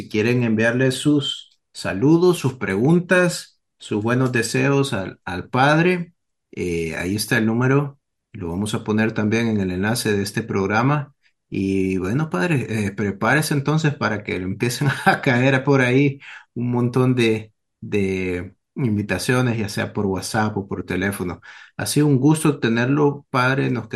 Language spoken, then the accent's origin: Spanish; El Salvador; yo soy del Salvador, del Salvador.